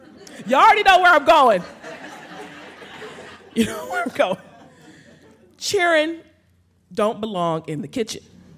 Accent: United States; growing up on the Sea Islands, that the broken patois was not, my grandmother actually was taught that you know, that mm-hmm. patois was not proper English.

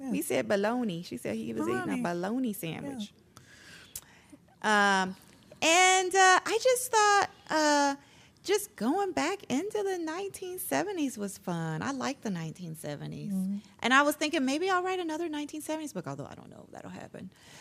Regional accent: Memphis, Tennessee, United States; And for me, I feel that, you know, I grew up in Memphis, you know, and I feel that my parents' generation didn't look to us for forgiveness or anything like that.

